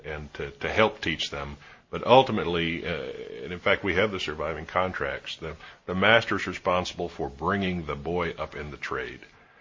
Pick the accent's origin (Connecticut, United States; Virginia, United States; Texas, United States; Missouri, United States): Virginia, United States; Williamsburg; Well, I grew up in Williamsburg, and I always wanted to work for the foundation, even just for a little bit